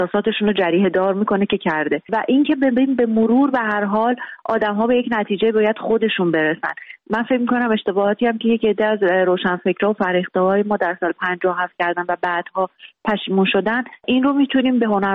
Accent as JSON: {"language": "Persian", "country": "Iran", "moved": "yes", "said": "بیرون از ایران هستم، ولی من داخل ایرانم همیشه تند نوشتم، بازخواست شدم و اصلا علت مهاجرتم هم همین تند بودن و قلم تند و تیز و زبان تند و تیز بود."}